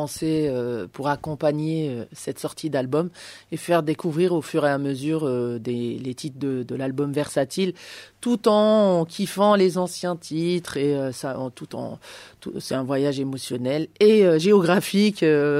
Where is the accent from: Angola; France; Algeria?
Algeria; now in Canada; c'est un peu ma vie, c'est-à-dire je suis partie d'Algérie, je suis partie au Canada